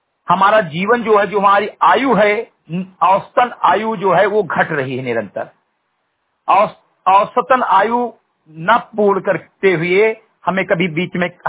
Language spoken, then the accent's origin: Hindi; Bahraich, Uttar Pradesh, India; ग्राम सभा सेमरीगटई विकास खंड मेनपुरा जनपद बहराइच का मूल निवासी हूँ